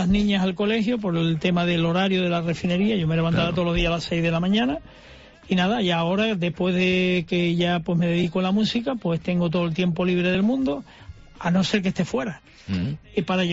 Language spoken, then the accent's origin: Spanish; Canary Islands, Spain; nos veremos en cualquier plaza de cualquier isla, porque yo soy canario de mis yo isla.